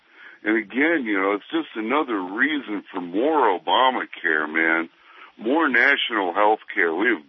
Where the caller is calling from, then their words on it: Fitzwilliam, New Hampshire, United States; This is Fitzwilliam, New Hampshire.